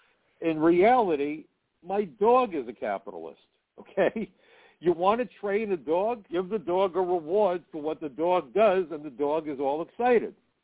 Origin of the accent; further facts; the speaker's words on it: Brooklyn, New York, United States; You know, I'm from Brooklyn. I'm Jewish.